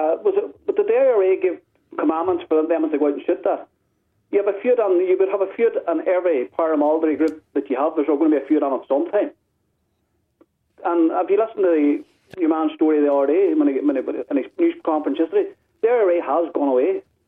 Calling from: Northern Ireland, United Kingdom; I'm calling from County Derry.

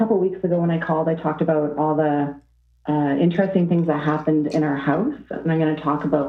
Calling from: Ontario, Canada; calling from Ontario, Canada.

